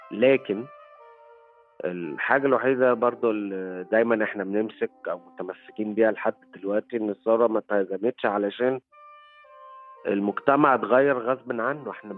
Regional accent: Egypt; لكن في الآخر هويتي أنا مصري وافتخر يعني

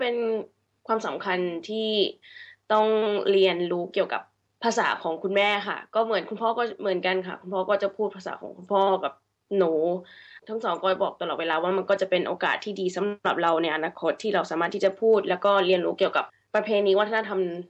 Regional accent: Australia; เกิดที่ออสเตรเลียค่ะแล้วก็โตที่ออสเตรเลียเหมือนกันค่ะก็ได้เรียนภาษาไทยจากคุณแม่ก็พูดภาษาไทยกับหนูมาตั้งแต่เด็กๆค่ะก็ตั้งแต่เกิดเลยค่ะ

